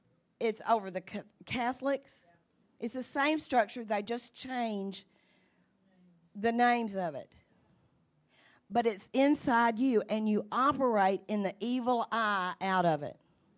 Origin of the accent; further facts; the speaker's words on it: Arkansas, United States; I said, oh my God, it's like calling Arkansas. I said, I'm from Arkansas.